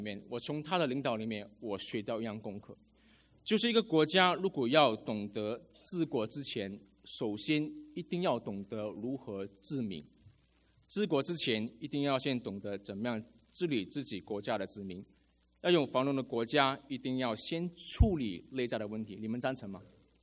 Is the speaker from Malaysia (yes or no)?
yes; Malaysia; 那师母是台湾人，那我是马来西亚人。